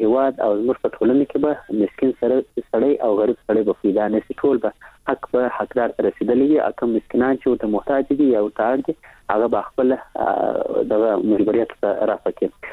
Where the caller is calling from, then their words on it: Kandahar, Afghanistan; له کندهار درسره ټلیفون لیکته وصل سوي